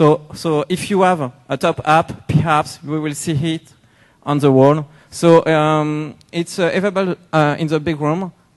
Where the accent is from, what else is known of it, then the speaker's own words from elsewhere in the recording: France; English is a second language; I come from France and there is some guys here.